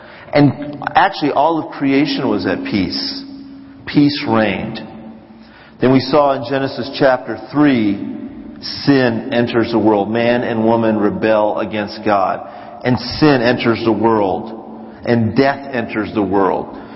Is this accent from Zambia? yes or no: no; India; We were brown and everybody else was white. And it was also kind of comical what people would say, "Where are you from?" I said, "We're from India."